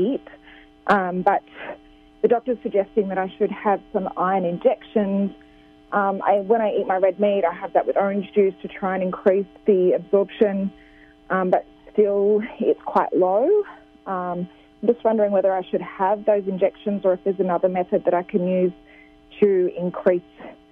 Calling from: Australia; Hi, I'm from Australia.

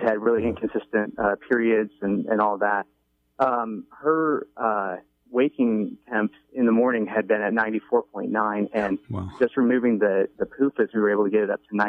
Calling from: Atlanta, Georgia, United States; I'm calling from Atlanta.

